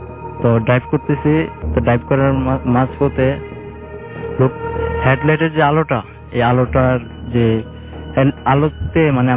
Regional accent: Dhaka, Dhaka Division, Bangladesh; আসছি উত্তরা দক্ষিণখান থেকে।

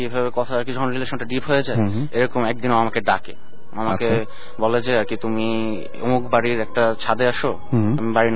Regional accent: Wari, Dhaka Division, Bangladesh; আমি ওয়ারি থেকে।

